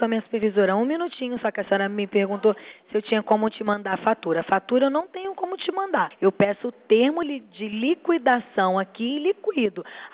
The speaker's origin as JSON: {"language": "Portuguese", "region": "Rio de Janeiro", "country": "Brazil", "said": "só que eu sou do Rio."}